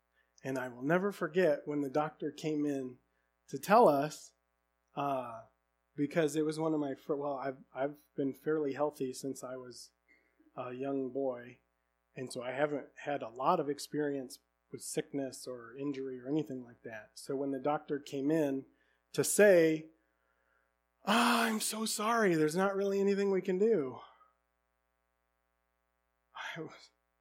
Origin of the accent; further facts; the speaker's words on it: Jackson, Michigan, United States; But in where I grew up down in the Jackson area and here, there is always sign of human habitation.